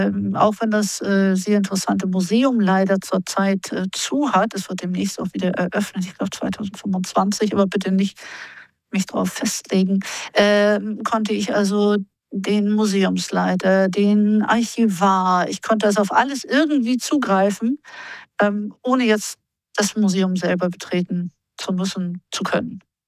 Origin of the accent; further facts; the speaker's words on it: Hamburg, Germany; ich bin ja gebürtige Hamburgerin und meine Großeltern haben immer über die Sturmflut geredet